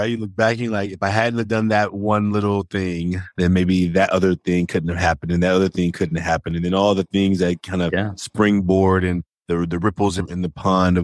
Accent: Oakland, California, United States; from Oakland, California. I was raised by a single mother.

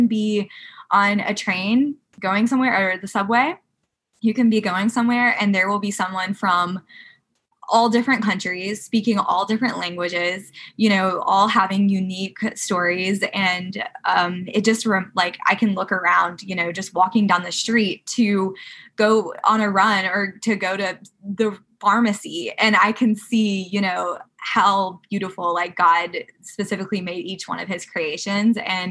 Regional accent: Augusta, Georgia, United States; moved away as an adult; now in New York City, United States; I am from Augusta, Georgia, and I had this big crazy dream to move to New York City pretty much all my life.

